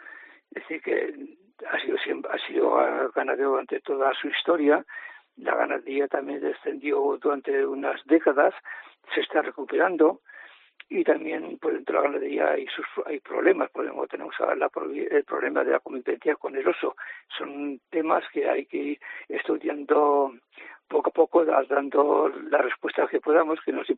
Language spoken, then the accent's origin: Spanish; Ansó, Aragon, Spain; Yo viví, bueno, nací en Anso. fui incluso pastor trashumante con mi padre hasta los 16 años. A los 16 años me fui a Zaragoza a trabajar y estudiar, y he estado pues trabajando en Zaragoza hasta el año 2015.